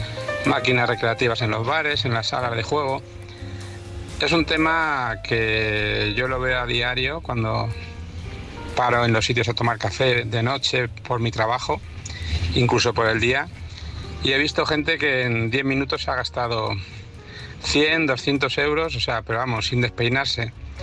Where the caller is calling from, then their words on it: Madrid, Community of Madrid, Spain; de Madrid.